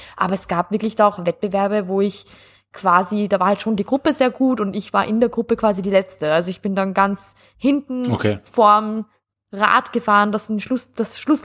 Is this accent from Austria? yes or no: yes; Austria; also ich bin ja am Land aufgewachsen, 2 Stunden entfernt von Wien mit dem Zug und bin 3-mal in der Woche dafür, nur fürs Tanzen, nach Wien gependelt, nach der Schule.